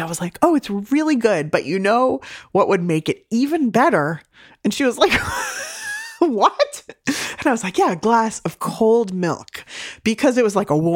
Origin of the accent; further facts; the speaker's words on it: San Diego, California, United States; I grew up in San Diego eating delicious home cooking and like fish tacos and Chinese food and pizza.